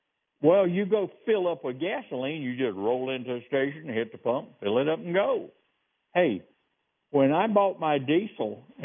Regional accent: the South, United States; Now, I'm from the South, people. This is real. I'm a hillbilly. So I'm from the South

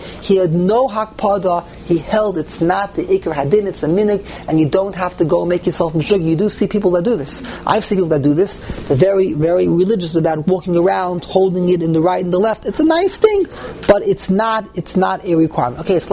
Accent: New York City, New York, United States; I grew up as a child, okay, I grew up in Lower East Side, in Young Israel

